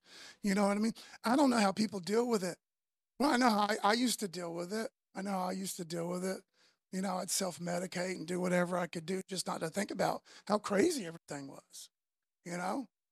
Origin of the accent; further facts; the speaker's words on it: Florida, United States; Because as a male, as a human, as an American, as a Floridian, as a knucklehead, you know what I mean?